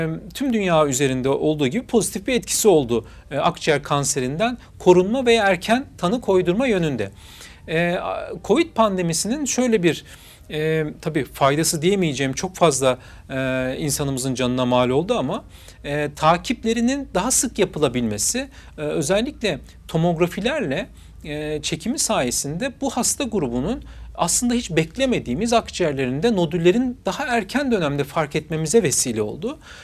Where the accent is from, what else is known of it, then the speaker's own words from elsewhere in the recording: Istanbul, Turkey; born there; 1975 İstanbul doğumluyum.